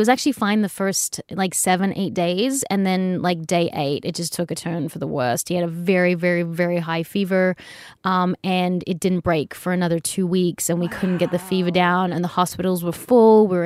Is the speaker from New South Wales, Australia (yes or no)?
yes; Sydney, New South Wales, Australia; I always thought New South Wales because I was brought up in Sydney